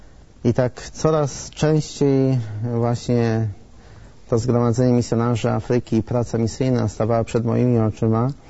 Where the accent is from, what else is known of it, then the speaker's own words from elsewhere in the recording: Subcarpathian Voivodeship, Poland; Ja pochodzę z Podkarpacia i po zakończeniu szkoły średniej wstąpiłem do seminarium duchownego w Przemyślu.